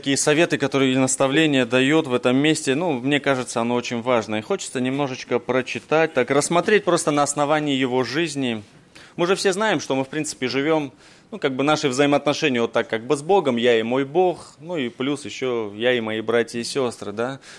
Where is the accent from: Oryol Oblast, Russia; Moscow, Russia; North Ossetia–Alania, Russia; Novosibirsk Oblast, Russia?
Novosibirsk Oblast, Russia; Novosibirsk; мне 31 год, лет. Мы из Новосибирска